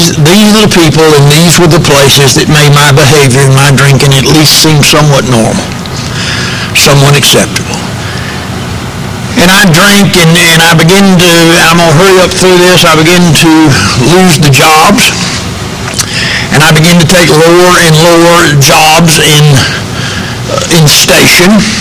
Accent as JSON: {"language": "English", "town": "Greensboro", "region": "North Carolina", "country": "United States", "said": "Brown Summit is a suburb of Greensboro, so I'm really from Greensboro. I'm just technically, I'm in another post office just outside the city."}